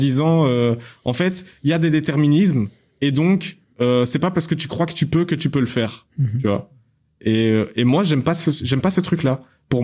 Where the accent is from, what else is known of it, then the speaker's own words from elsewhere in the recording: Belgium; Je suis belge, moi, déjà. Donc, nous, on est loin de ça.